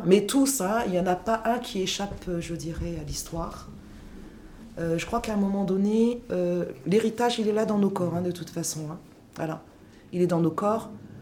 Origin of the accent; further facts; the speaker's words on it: Gabon; Moi, je sais que je suis du Gabon. Au Gabon, ce sont des terres anciennes.